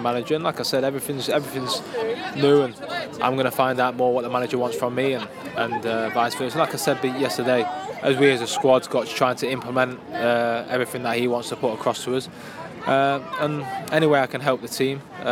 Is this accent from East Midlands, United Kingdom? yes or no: yes; Nottingham, East Midlands, United Kingdom; I'm from Nottingham and my base is still in Nottingham and that's where I still live.